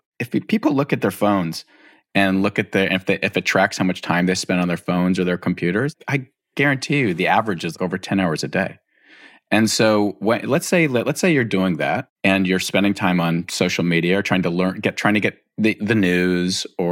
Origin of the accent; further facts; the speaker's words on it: Los Angeles, California, United States; I grew up in Los Angeles and I moved to Northern California for a while.